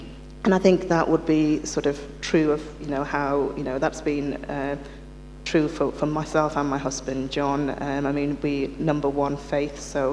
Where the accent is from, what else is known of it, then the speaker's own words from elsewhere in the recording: Blackpool, North West England, United Kingdom; also born or lived in India; I was born in Blackpool, but my parents had just come to the country. So when I was about 6 months old, I went back to India and I lived with my grandparents and sort of extended family till I was six.